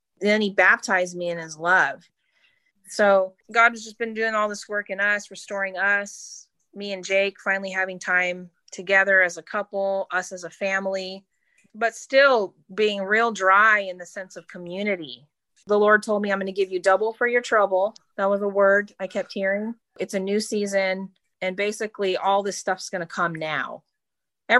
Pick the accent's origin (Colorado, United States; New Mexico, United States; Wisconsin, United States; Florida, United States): Florida, United States; Pensacola; now in California, United States; You know, I grew up near the Pensacola Revival. I was a teenager and I lived right near that. And I came over here to California and I live about an hour and a half from Bethel.